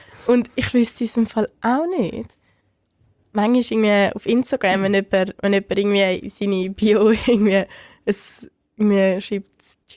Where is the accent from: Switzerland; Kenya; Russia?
Switzerland; bei uns in der Schweiz